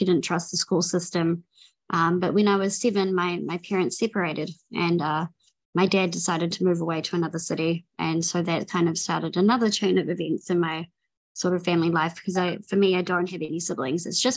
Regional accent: New Zealand; I'm not American or Australian. I'm from New Zealand. So I grew up in New Zealand. I grew up in the hood, I guess is probably the way that we used to say it, was I grew up in the sort of rough side of town, the West.

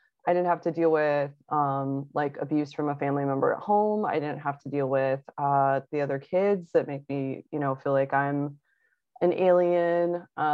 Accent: Akron, Ohio, United States; born there; But yeah, so I was born in Akron, Ohio, the hometown of AA.

